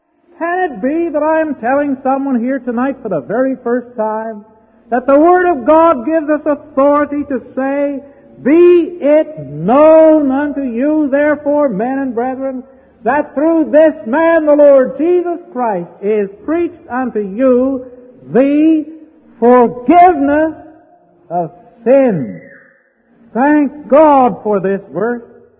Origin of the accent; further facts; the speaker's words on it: Canada; I'm from Canada, but I'm more interested in where I'm going than where I came from.